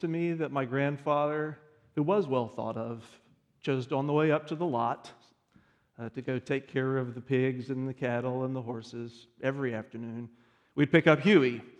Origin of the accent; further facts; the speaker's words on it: Oklahoma, United States; also born or lived in Texas; Originally, I grew up in Oklahoma and Texas. I spent many years in Oklahoma, and we spent a few of those years living out in the country, which is probably, when you think of Oklahoma, what you think of anyway.